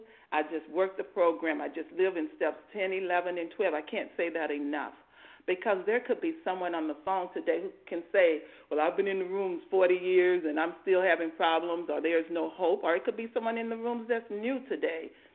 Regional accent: Georgia, United States; I'm from Georgia.

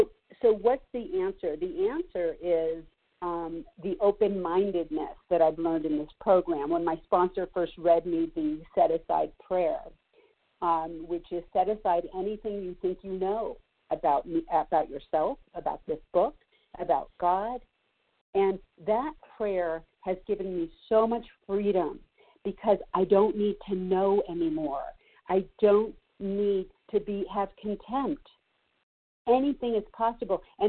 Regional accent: Los Angeles, California, United States; So I grew up Jewish in Los Angeles, and it was what our faith was politics, our faith was intellect

